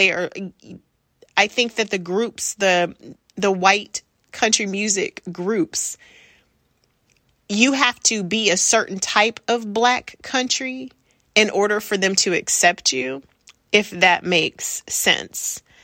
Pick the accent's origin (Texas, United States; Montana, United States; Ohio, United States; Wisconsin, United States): Texas, United States; I'm from Texas, born and raised. I still live here now.